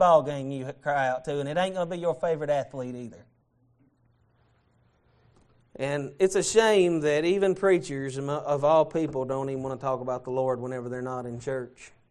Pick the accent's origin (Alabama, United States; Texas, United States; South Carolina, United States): Alabama, United States; I'm originally from Alabama, and if you shake a tree in Alabama, four or five Baptist preachers will fall out.